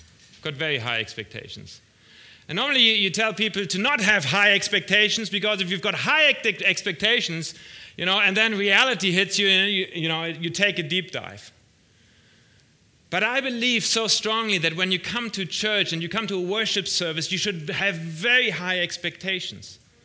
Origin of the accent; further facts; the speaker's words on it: Frankfurt, Hesse, Germany; So we're from Frankfurt.